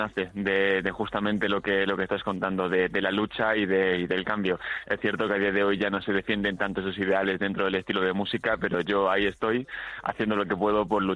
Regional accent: Granada, Andalusia, Spain; Yo soy de Granada, sí.

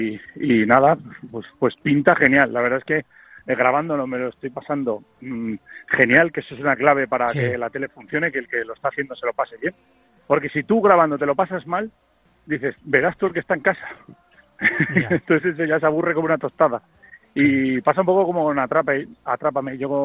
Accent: Catalonia, Spain; yo como me crié en Cataluña, yo cuando era pequeño, o adolescente o tal

